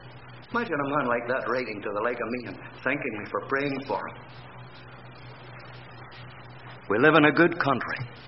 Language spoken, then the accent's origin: English; Canada; I'm always thankful every day that I'm a Canadian.